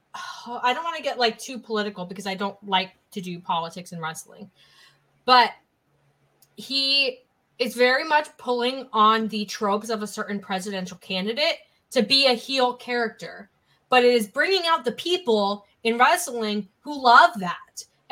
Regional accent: United States; I'm an American. We don't know that much about our government.

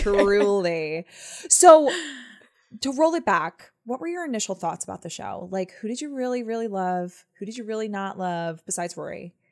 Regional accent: Connecticut, United States; Because, I mean, I grew up in Connecticut, and I definitely didn't grow up in a small town that was like Stars Hollow.

